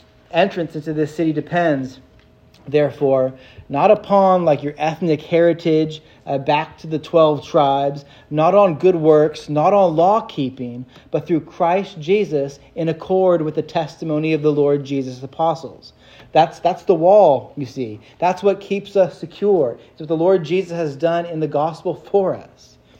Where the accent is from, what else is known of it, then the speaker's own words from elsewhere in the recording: United States; I'm an American, and we reject the metric system, and so I'm not very good with measurements today either.